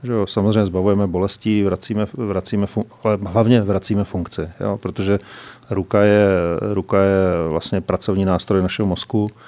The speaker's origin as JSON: {"language": "Czech", "region": "Liberec Region", "country": "Czechia", "said": "protože jsem původem vlastně z Krkonoš"}